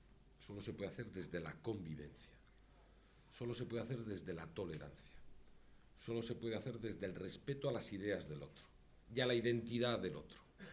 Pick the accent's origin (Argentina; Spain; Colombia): Spain; Basque Country; Yo hablo de la historia que he vivido en mi país. Y lo que hay en Euskadi